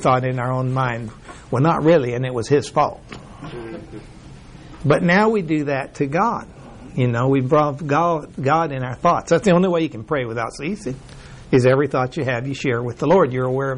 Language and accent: English; Mexico; now in United States; when I came from Mexico to the States and I didn't have a class, it was like I felt lost